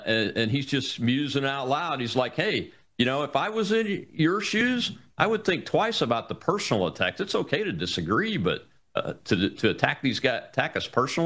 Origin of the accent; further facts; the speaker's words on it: United States; but I'm just an American. I don't have anything.